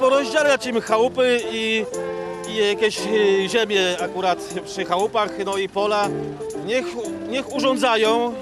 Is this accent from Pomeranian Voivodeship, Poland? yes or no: yes; Nowy Dwór Gdański, Pomeranian Voivodeship, Poland; born there; a ja jestem urodzony w Nowym Dworze.